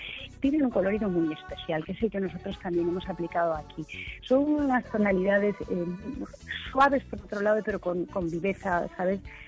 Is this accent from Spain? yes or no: yes; Castellón, Valencian Community, Spain; nosotros somos de Castellón